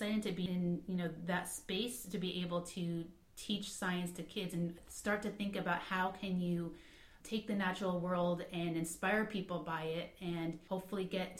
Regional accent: Brooklyn, New York, United States; So, who am I? Okay, so I'm an East Coast native. I was born in Brooklyn, New York. My parents came from a small town in Greece, actually.

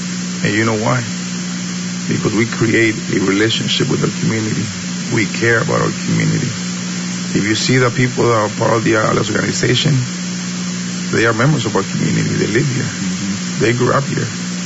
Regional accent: Half Moon Bay, California, United States; And I grew up in Half Moon Bay. I know the community.

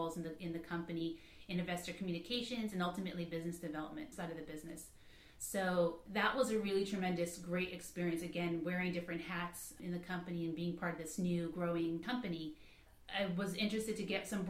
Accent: Brooklyn, New York, United States; So, who am I? Okay, so I'm an East Coast native. I was born in Brooklyn, New York. My parents came from a small town in Greece, actually.

